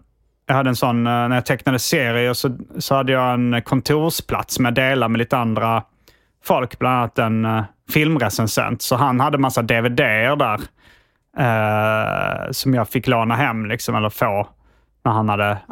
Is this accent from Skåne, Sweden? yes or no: yes; Hjärup, Skåne, Sweden; Eftersom vi kom från Järup då.